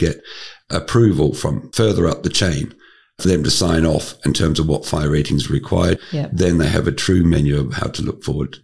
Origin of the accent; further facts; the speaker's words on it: New Zealand; now in United Kingdom; I come from New Zealand